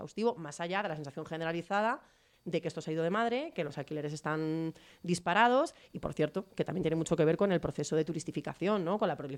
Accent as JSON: {"language": "Spanish", "town": "Parla", "region": "Community of Madrid", "country": "Spain", "said": "vengo de Parla, que es un foco, el sur de Madrid, de lo que fue el ladrillazo en su momento"}